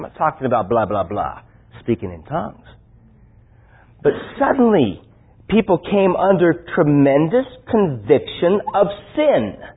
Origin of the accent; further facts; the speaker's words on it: California, United States; I say, forgive me for my terrible accent. I'm from California, folks. I'm not Texan. Forgive me for my terrible accent.